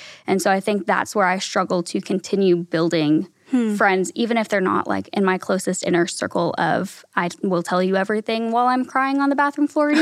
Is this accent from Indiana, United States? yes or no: no; Kansas, United States; moved away as an adult; also born or lived in Texas; So I moved there from Kansas for college, and that was about 6 hours away from my hometown.